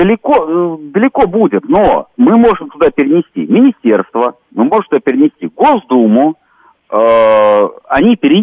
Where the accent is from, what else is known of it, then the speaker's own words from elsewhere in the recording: Moscow, Russia; я как москвич, я коренной москвич